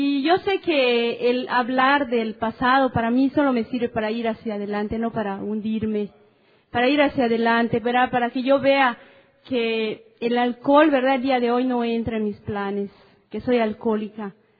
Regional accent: Mérida, Yucatán, Mexico; Vengo de Mérida, Yucatán, México.

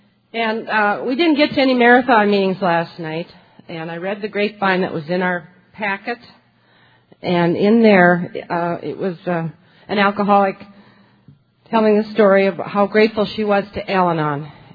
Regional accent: Bismarck, North Dakota, United States; And I'm from Bismarck, North Dakota, United States of America.

